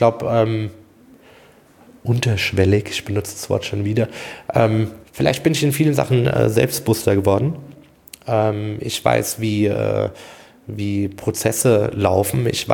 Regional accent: Regensburg, Bavaria, Germany; Und ich komme aus Regensburg.

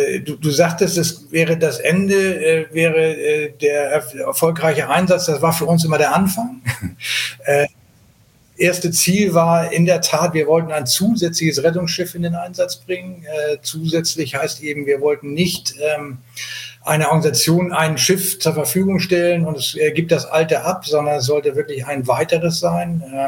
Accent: Hamburg, Germany; du sagst es, ich komme aus Hamburg, bin 60 Jahre alt

